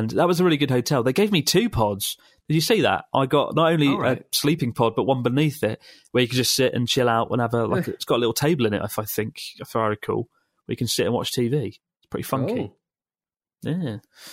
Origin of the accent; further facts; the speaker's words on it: Bulgaria; English is a second language; now in Germany; I'm from Bulgaria, currently living in Germany.